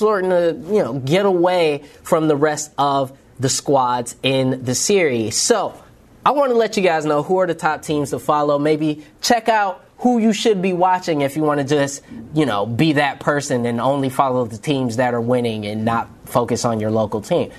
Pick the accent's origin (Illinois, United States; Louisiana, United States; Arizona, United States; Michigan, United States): Michigan, United States; Detroit; a massive tournament for the Smash community that took place in my hometown of Detroit.